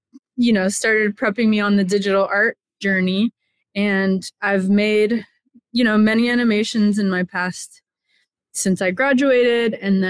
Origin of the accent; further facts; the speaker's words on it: Miami, Florida, United States; I grew up in Miami, Florida, and my grandpa was a hobby artist.